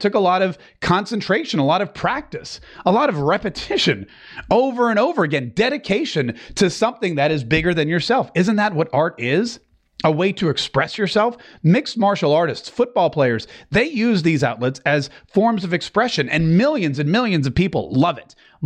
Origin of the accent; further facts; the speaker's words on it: Canada; I'm Canadian, and we are lovely people, and also not too bad to look at.